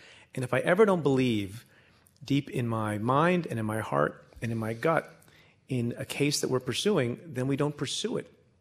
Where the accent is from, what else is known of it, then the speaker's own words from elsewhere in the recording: India; born there; My father and my mother were born in India. I was born in India.